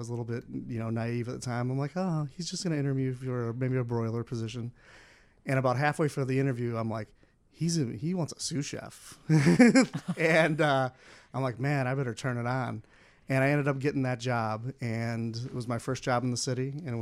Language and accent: English; Rockford, Illinois, United States; Originally grew up in Rockford, born and raised.